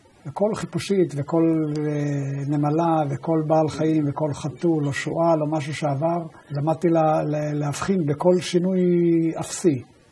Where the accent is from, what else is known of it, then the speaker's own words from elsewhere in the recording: Kfar Shmaryahu, Central District, Israel; also born or lived in Sweden; וכך נולדתי בשוודיה, בגלל שבר ברגל. ואז עברנו משם לכפר שמריהו.